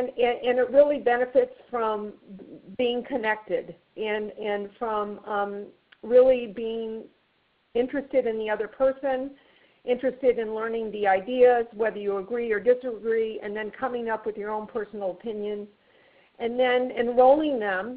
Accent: Washington, District of Columbia, United States; I was born in Washington, D.C., and so I kind of grew up in the hotbed of politics.

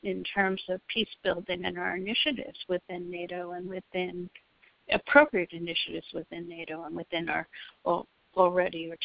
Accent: Metuchen, New Jersey, United States; I'm a constituent from Metuchen, New Jersey.

